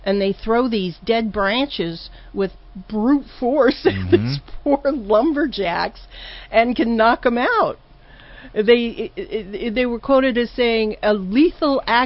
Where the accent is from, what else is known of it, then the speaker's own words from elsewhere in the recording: California, United States; I knew what it was because I was brought up in California, and the Hispanic community have been talking about these cryptids for years.